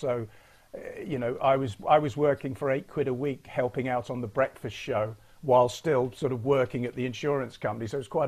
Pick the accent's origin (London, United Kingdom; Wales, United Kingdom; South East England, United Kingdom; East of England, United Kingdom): South East England, United Kingdom; Guildford; I was from Guildford, which is a white-collar, middle-class, suburban commuter town.